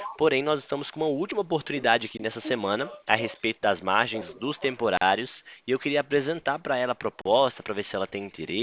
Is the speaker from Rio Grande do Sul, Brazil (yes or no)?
no; São Paulo, Brazil; Eu sou do interior de São Paulo.